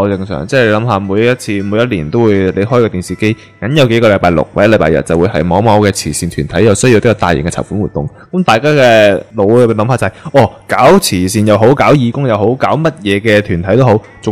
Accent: Hong Kong; 而家我哋香港人咧喺呢个梦想啊

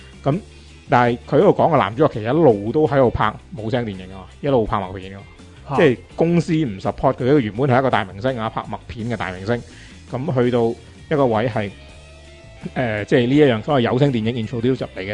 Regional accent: Hong Kong

